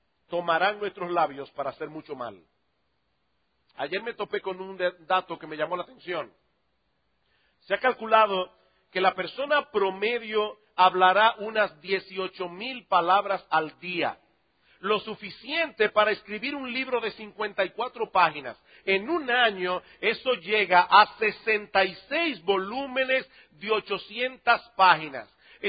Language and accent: Spanish; Dominican Republic; Yo le dije, sí, yo soy dominicano, ¿y cómo tú lo sabes?